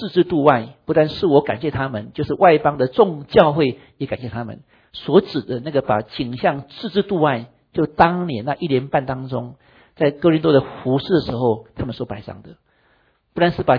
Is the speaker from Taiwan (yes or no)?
yes; Taiwan; now in Cupertino, United States; 我们小时候在台湾的话，就将来长大以后要到美国去